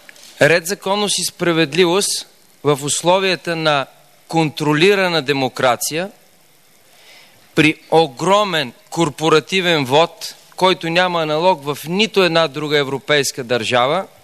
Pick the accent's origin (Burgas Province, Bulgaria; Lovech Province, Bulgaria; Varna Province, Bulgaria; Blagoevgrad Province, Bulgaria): Blagoevgrad Province, Bulgaria; най-голяма подкрепа получихме в моя роден край Пиринския